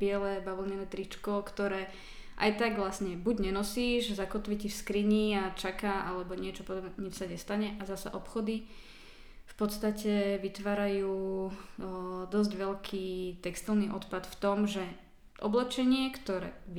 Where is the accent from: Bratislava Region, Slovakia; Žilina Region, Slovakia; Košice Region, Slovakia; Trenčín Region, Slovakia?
Žilina Region, Slovakia; Ja som z Kysuc, áno. Neospravedlňujem sa. Je to pekný kraj. Sice dá sa povedať, že tvrdý.